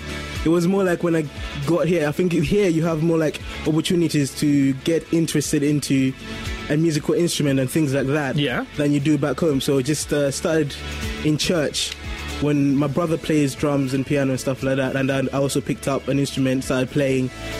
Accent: Malawi; I'm from Malawi.

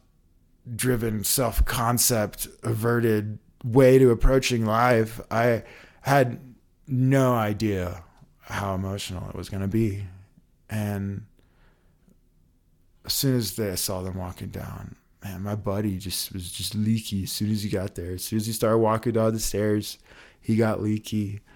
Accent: Colorado, United States; And these mountains are different than the mountains of my home state of Colorado.

